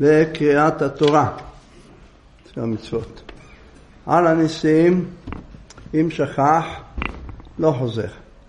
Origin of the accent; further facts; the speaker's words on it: Jerusalem, Jerusalem District, Israel; אנחנו מירושלים, עיר הקודש, עיר הקודש והמקדש